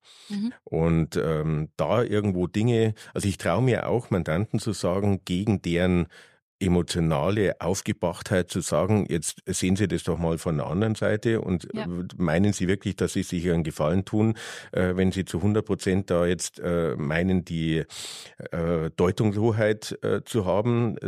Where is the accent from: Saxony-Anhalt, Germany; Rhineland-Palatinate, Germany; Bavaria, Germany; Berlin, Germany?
Bavaria, Germany; Ingolstadt; ich bin in Ingolstadt aufgewachsen und ich spreche jetzt zum Beispiel hier im Interview ein bisschen anders, als wenn ich jetzt in Ingolstadt am Wochenende mich mit meinen Abiturfreunden treffe.